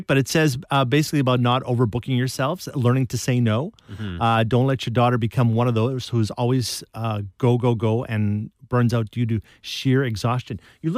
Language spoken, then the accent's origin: English; Saskatchewan, Canada; I was like, I grew up in Saskatchewan.